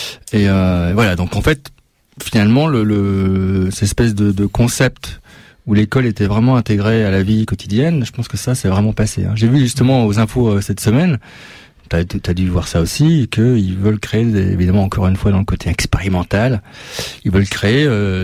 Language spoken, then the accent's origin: French; Grenoble, Auvergne-Rhône-Alpes, France; Ouais, moi je viens de la Villeneuve à Grenoble.